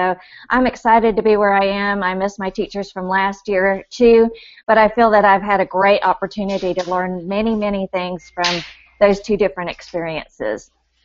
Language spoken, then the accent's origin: English; Huntsville, Alabama, United States; I'm from Huntsville, Alabama.